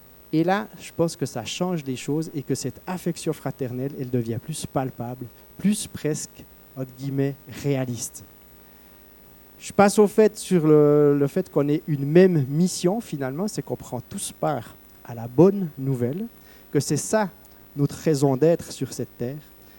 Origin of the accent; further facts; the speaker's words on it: Switzerland; en tant que Suisse. Peut-être d'autres ont vécu des temps plus durs, mais pour moi, en tout cas, qui suis né en 1979